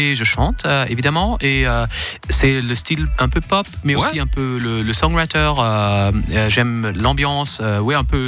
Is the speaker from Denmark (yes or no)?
yes; Denmark; Du Danemark.